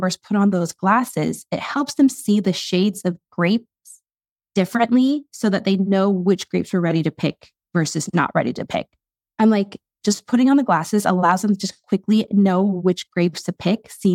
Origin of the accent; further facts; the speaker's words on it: United States; born there; I'm Chinese. I was born in America, first generation.